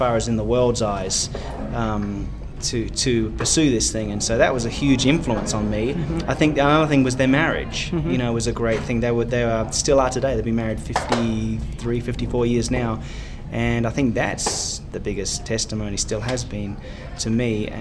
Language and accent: English; Australia; where I grew up in Australia, that was a very promising career.